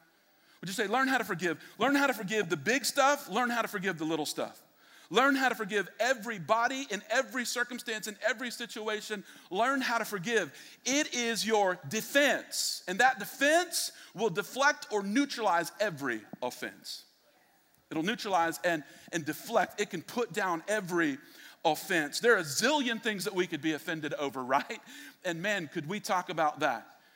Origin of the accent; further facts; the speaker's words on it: Tampa, Florida, United States; born there; except for the fact that I was born in Tampa.